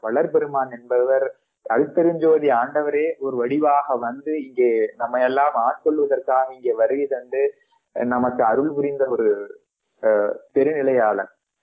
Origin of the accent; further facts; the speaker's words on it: Virudhachalam, Tamil Nadu, India; அடியன் என்னுடைய ஊர் விருத்தாச்சலம். நான் வடலூருக்கு பக்கத்திலே என்னுடைய சொந்த ஊர் விருத்தாச்சலம்.